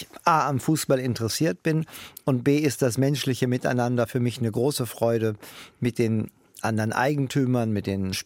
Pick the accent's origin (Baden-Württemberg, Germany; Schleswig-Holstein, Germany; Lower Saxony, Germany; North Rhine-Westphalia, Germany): Lower Saxony, Germany; Hanover; Ich bin aufgewachsen am Stadtwald von Hannover, der Eilenriede.